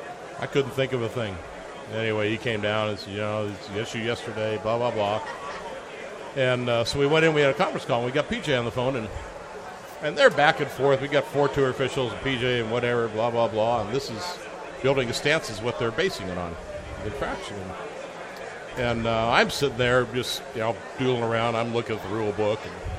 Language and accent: English; Rancho Santa Fe, California, United States; One of them was from Rancho Santa Fe, time my hometown.